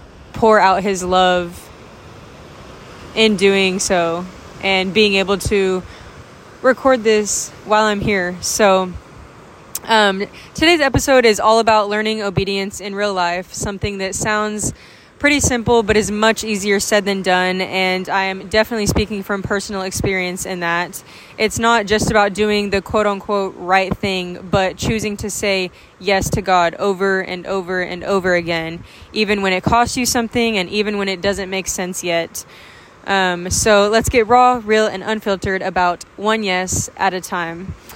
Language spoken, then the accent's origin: English; Oklahoma, United States; If you don't know me, I am from Oklahoma, but I'm currently on a little road trip.